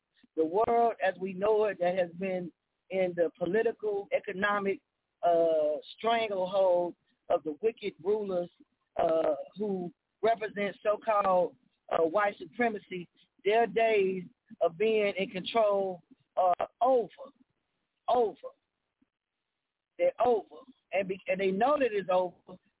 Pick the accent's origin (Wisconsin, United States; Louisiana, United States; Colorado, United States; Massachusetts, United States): Louisiana, United States; New Orleans; now in Houston, United States; coming off the heels of taking a dip down into my hometown in New Orleans, on this highway heading back to H-Town.